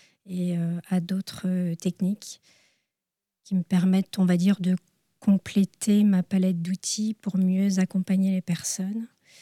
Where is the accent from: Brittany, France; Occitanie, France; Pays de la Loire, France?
Brittany, France; Je suis originaire du Morbihan.